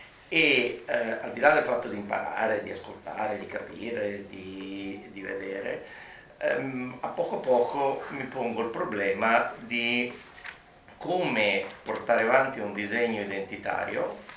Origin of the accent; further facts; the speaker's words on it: Venice, Veneto, Italy; io sono uno strano caso di veneziano perché sono cresciuto a Venezia, non vivo a Venezia ma lavoro a Venezia